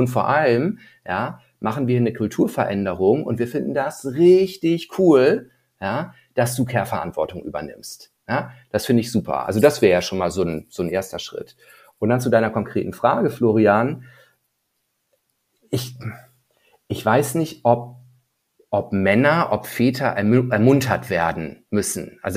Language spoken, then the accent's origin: German; Northern Germany, Germany; ich so als Norddeutscher und irgendwie, ich bin in gewissen Verhältnissen groß geworden.